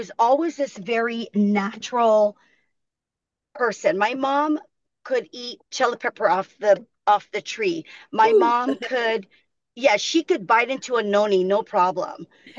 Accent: Anahola, Hawaii, United States; And what better community than my hometown of Anahola, really, where there's no option of health, zero.

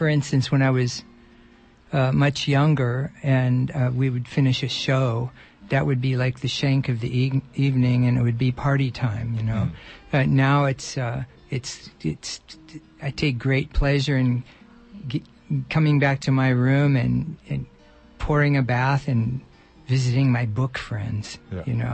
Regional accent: Sacramento, California, United States; also born or lived in Oakland; I was born in Oakland, California, and my dad was a musician, and I lived in a bunch of little towns because he played clubs, and then we settled pretty early on in my life in Sacramento

